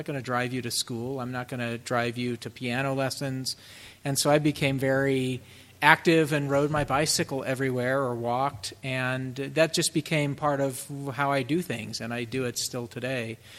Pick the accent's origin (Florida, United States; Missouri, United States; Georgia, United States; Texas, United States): Texas, United States; Austin; I remember growing up in Austin